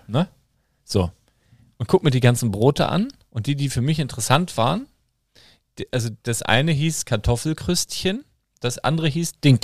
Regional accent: Handorf, Germany; ich bin ja in Handorf aufgewachsen von 5 bis 16, 17 so

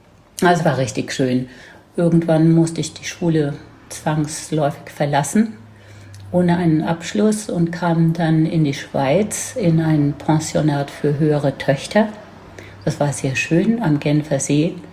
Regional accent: Baden-Württemberg, Germany; Und ich bin in Ziegelbach aufgewachsen.

